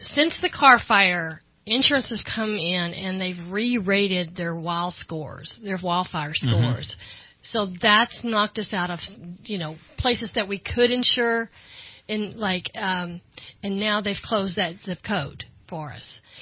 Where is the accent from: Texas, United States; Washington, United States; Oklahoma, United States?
Texas, United States; I grew up near Galveston, and you'd be surprised, that is just Hurricane Alley